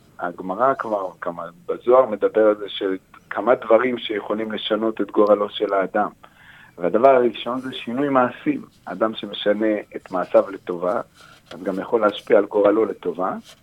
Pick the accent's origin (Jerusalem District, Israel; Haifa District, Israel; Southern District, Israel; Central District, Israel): Central District, Israel; Lod; now in Australia; במקום מישראל, מלוד.